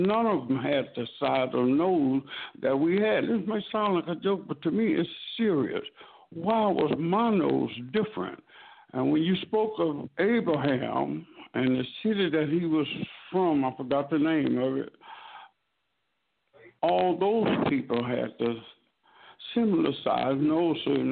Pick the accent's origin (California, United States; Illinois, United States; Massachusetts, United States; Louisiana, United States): Louisiana, United States; Baton Rouge; from Baton Rouge